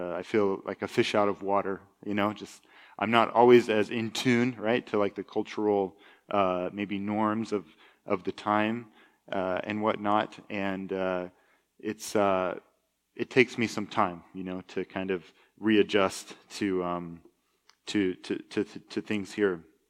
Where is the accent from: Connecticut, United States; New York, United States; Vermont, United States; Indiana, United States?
Vermont, United States; moved away as an adult; So I'm from Vermont, like I said, and just a couple weeks after I turned 18, I left Vermont and I traveled to Austria.